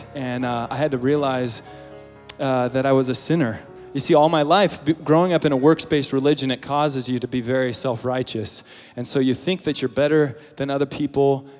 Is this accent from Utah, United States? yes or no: yes; Utah, United States; born or raised there